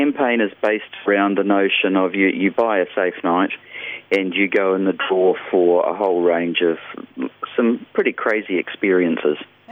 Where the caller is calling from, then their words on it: Himatangi Beach, Manawatū-Whanganui, New Zealand; I'm speaking to you from Himatangi Beach. So do you know where that is?